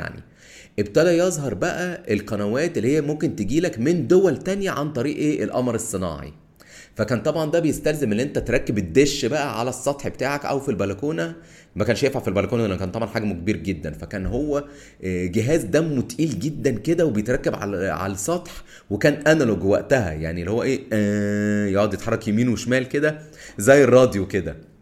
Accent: Egypt; فنان من عندنا في مصر

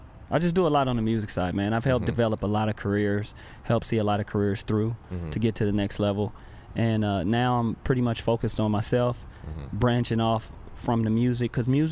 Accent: Watts, California, United States; I'm Korean, obviously, that you can tell. Created Urban Pitch. … like he said. I'm born and raised in Watts, California.

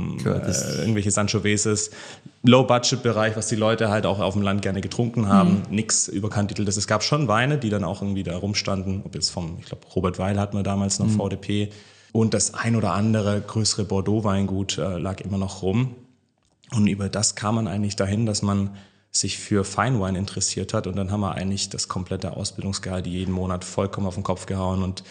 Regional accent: Baden-Württemberg, Germany; ich bin Schwabe, komme von der Ostalb. Das ist, sagen wir mal so, auf halbem Wege zwischen Stuttgart und München.

